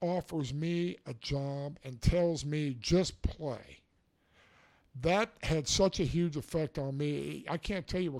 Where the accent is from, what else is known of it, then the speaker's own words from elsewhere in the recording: Indiana, United States; I said, well, actually, I said, I'm not from Cuba. I said, I'm from Indiana.